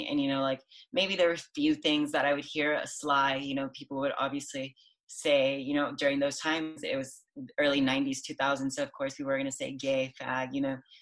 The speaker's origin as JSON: {"language": "English", "town": "Pacoima", "region": "California", "country": "United States", "tie": "born or raised there", "said": "I grew up in the Valley, very poor, you know, like I grew up in Pacoima, North Hills, like that area, it's very bad."}